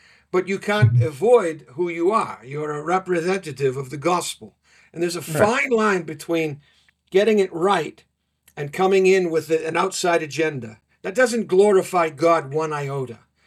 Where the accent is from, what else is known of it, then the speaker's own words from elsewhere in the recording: Wales, United Kingdom; As a Welshman, we believe we're the lost tribe of Israel.